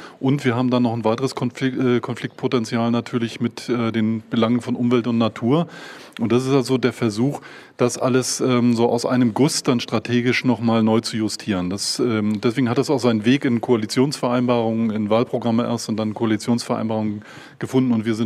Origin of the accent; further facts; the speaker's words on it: Greifswald, Mecklenburg-Vorpommern, Germany; born there; now in Rügen, Germany; Also ich bin in Greifswald geboren und lebe jetzt auf Rügen.